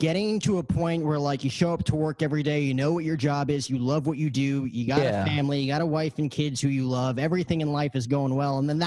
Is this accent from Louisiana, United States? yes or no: no; New Jersey, United States; I remember growing up in Jersey, watching the Yankees and Mets growing up